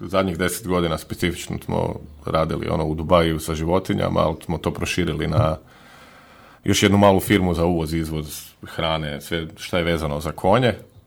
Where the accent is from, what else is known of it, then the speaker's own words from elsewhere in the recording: Zagreb, City of Zagreb, Croatia; also born or lived in Krapina; Ja sam Zagrepčan, ja sam iz Zagreba, rodom, roditelji isto već generacijama. Čitav život smo bili isto da okruženi sa životinjama i polu na selu živjeli ono u Krapini, nešto što je bilo neke daljne rodbine od tamo.